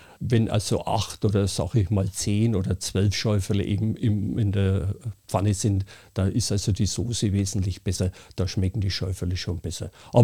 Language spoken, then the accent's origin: German; Happurg, Bavaria, Germany; Happurg ist mein Geburtsort. Ich bin also eine Hausgeburt, bin also wirklich in Happurg geboren.